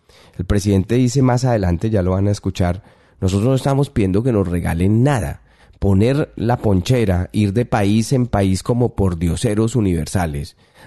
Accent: Colombia; Porque además de ser nosotros como colombianos los que ponemos el esfuerzo, el sacrificio, los muertos, los recursos

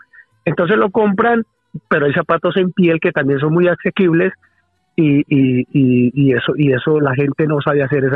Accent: Colombia; now in Spain; o sea, me he dado cuenta yo como colombiano que aquí la gente, las personas sufren mucho con sus pies

